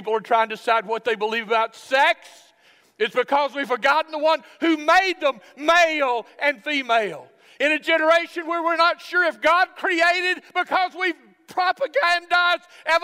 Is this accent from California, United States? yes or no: no; Alabama, United States; I'm from Alabama, so be real careful.